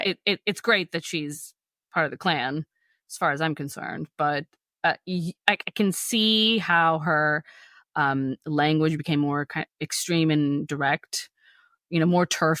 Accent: United States; I'm glad I'm here. I'm glad I'm an American, I have to say.

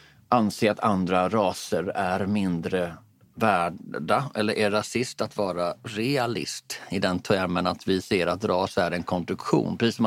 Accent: Sweden; Jag är ju svensk först och främst.

